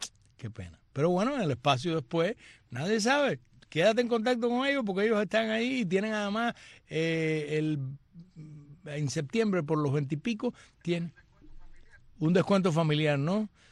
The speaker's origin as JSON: {"language": "Spanish", "country": "Cuba", "moved": "yes", "said": "soy una cubana"}